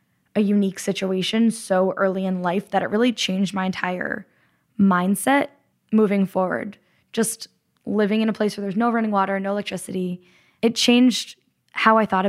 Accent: Hartford, Connecticut, United States; I grew up outside Hartford, Connecticut.

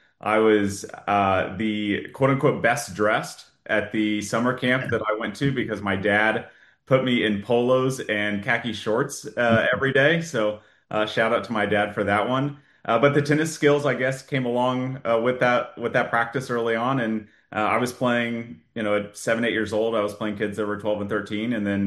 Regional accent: Dallas, Texas, United States; Born and raised in Dallas, never left.

